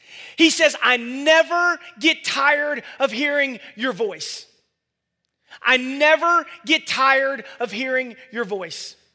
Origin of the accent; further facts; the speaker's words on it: Gwinnett, Georgia, United States; You see, I grew up in Gwinnett, and I had the same best friend my whole life since second grade.